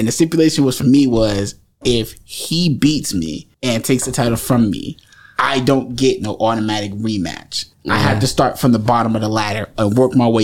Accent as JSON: {"language": "English", "town": "Trenton", "region": "New Jersey", "country": "United States", "tie": "born or raised there", "said": "I was really born and raised in Trenton, so this is a hometown for me."}